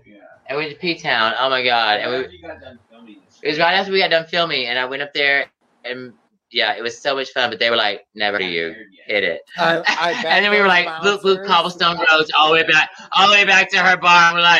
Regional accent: Atlanta, Georgia, United States; I'm with this local bitch and I'm from Atlanta.

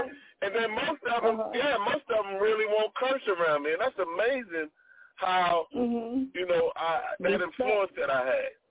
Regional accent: Baltimore, Maryland, United States; growing up in Park Heights, I mean, that's cursing, that's your second language.

